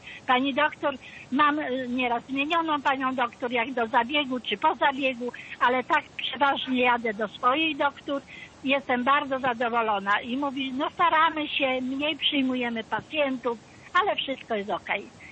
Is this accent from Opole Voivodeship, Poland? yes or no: yes; Namysłów, Opole Voivodeship, Poland; z Namysłowa, polskie.